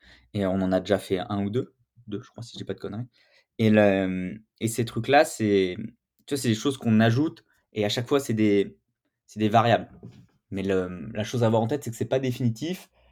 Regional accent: Bourgogne-Franche-Comté, France; moi je viens du fin fond de la Bourgogne

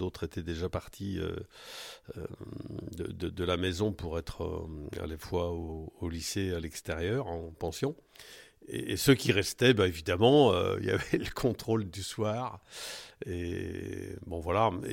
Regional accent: Saint-Rémy-sur-Creuse, Nouvelle-Aquitaine, France; Je suis né moi à Saint-Rémy-sur-Creuse, c'est à 3 km de Descartes. J'y suis né, jusque l'âge de 20 ans j'y ai vécu.

